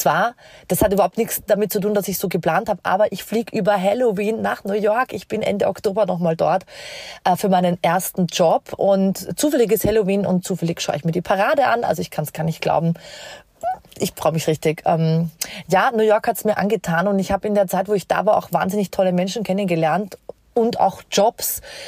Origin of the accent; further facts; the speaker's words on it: Vienna, Austria; now in Munich, Germany; ich bin aus Wien